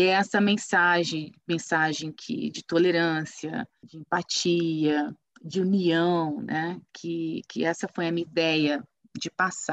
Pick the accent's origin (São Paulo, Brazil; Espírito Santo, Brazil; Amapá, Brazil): São Paulo, Brazil; São Joaquim da Barra; quando eu cresci, né, em São Joaquim da Barra, no interior de São Paulo